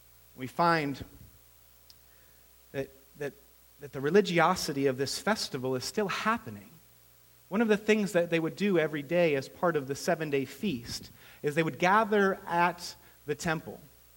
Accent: East Coast, United States; I grew up on the East Coast in a family that sort of disavowed Catholicism when my parents went off to college.

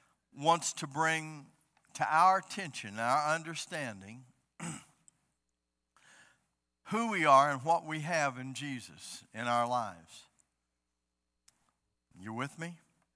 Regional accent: United States; but I can speak for America, being an American, living here.

